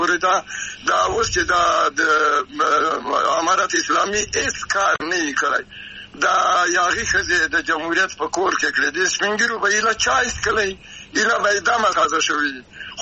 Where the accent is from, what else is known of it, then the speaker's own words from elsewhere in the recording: Afghanistan; نو دوی بعد چې زه افغان یم نارینه